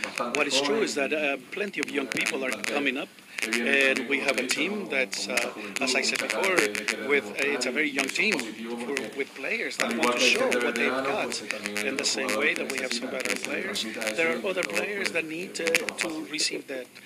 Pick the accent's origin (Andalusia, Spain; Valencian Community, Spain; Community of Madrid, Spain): Andalusia, Spain; English is a second language; he's also close to my hometown in Andalus